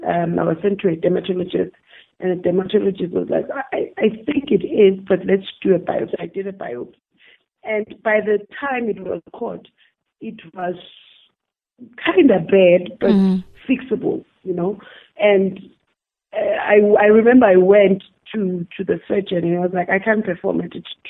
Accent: Witbank, Mpumalanga, South Africa; I was born in Witbank, Malahleni, but around the mining area. So I'm a mine girl, was born, bred there, still live in Witbank.

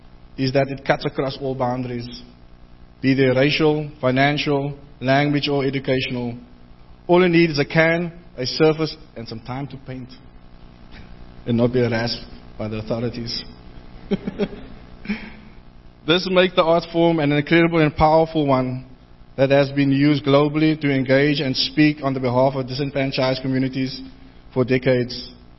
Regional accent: Cape Town, Western Cape, South Africa; I was born and raised on the Cape Flats. And so as many as you know, being born in the 70s, yeah, I'm not as young as I used to be.

